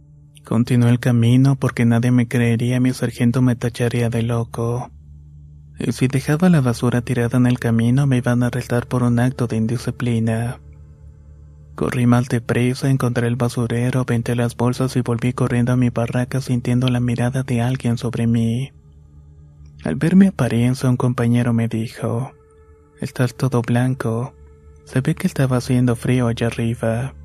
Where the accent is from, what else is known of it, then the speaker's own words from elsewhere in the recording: Mexico City, Mexico; now in Michoacán, Mexico; Soy originario de la Ciudad de México y actualmente me encuentro trabajando en la región de Michoacán.